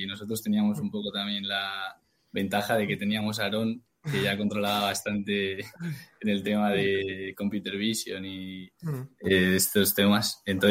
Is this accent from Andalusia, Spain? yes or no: no; Cantabria, Spain; now in Madrid, Spain; soy de Cantabria y me mudé a Madrid un poco también por poder ir allí presencialmente.